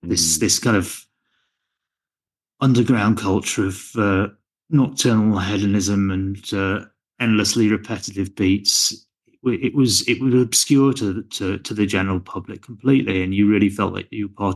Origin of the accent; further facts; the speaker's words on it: Nottingham, East Midlands, United Kingdom; I come from Nottingham, which is in central England and in the Midlands, the East Midlands, in fact.